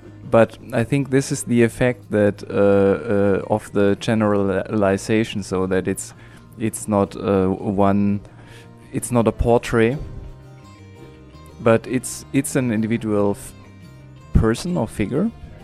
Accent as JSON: {"language": "English", "country": "Germany", "lives_now": "Paris, France", "said": "I'm a painter from Germany. At the moment, I live in Paris."}